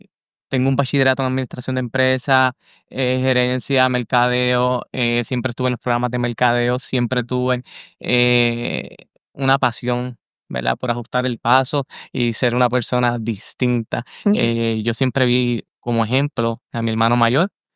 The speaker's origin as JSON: {"language": "Spanish", "town": "Río Piedras", "country": "Puerto Rico", "tie": "born there", "said": "nací yo en Centro Médico, en Río Piedra, claro, venía siempre a la montaña, porque mi padre siempre ha sido agricultor"}